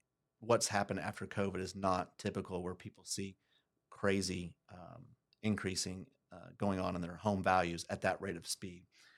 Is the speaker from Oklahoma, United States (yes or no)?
yes; Guthrie, Oklahoma, United States; Guthrie's my hometown, so I wanted to give it an opportunity to shine and be seen. And I'm just partial to Guthrie.